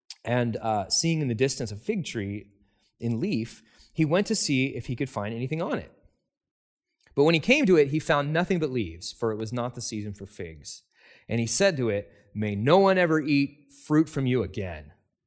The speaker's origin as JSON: {"language": "English", "region": "East Coast", "country": "United States", "tie": "born there", "lives_now": "Kitsap County, United States", "said": "Now, I was born on the East Coast. I've moved around a lot. I've lived in a lot of different places. But now I've lived in Kitsap County, Washington for almost as long as all of the other places in my life combined."}